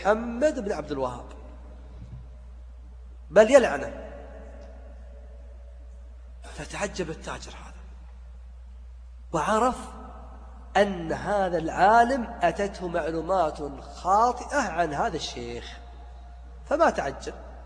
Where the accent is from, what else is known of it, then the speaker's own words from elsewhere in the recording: Saudi Arabia; حنا في السعودية